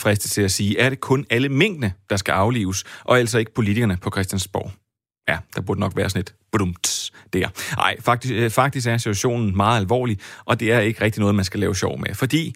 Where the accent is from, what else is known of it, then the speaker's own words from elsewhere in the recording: West Jutland, Denmark; Men det er, fordi jeg kommer fra Vestjylland.